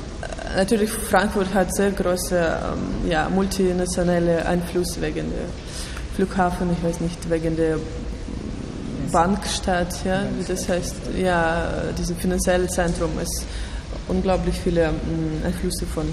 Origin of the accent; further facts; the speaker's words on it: Russia; Ich bin aus Russland. Ich habe in St. Petersburg studiert